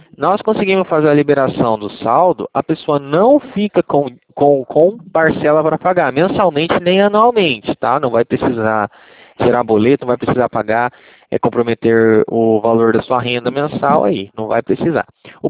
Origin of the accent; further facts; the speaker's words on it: Cornélio Procópio, Paraná, Brazil; Tá, eu sou de Cornélio Procópio, tá? Paraná, beleza?